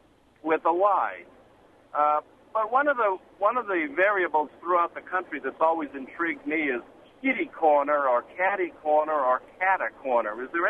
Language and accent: English; Boston, Massachusetts, United States; now in St. Louis, United States; I'm a Bostonian currently living in the St. Louis area. We don't have Coke. We have tonic in Boston.